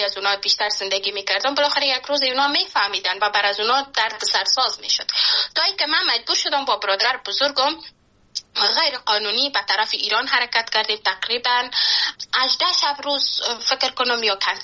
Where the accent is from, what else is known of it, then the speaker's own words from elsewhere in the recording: Panjshir, Afghanistan; born there; نتانستم که به پنجشیر برم و جایی که من زادگاهم است